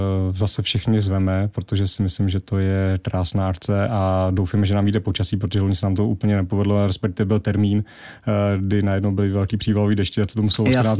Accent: Dobřenice, Hradec Králové Region, Czechia; já pocházím z Dobřenic, žiju tam celý život, mám tam dům, takže nehodlám se nikam stěhovat

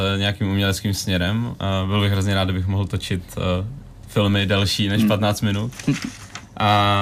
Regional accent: Trutnov, Hradec Králové Region, Czechia; Já jsem konkrétně z Trutnova.

